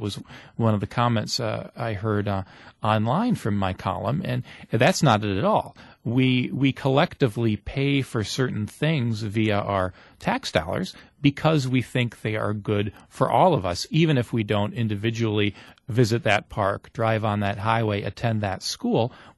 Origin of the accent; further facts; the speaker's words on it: Dodgeville, Wisconsin, United States; They give a little bit of money to an arts organization here in Eau Claire, or say my hometown of Dodgeville, as I mentioned, or in a bigger city like Madison.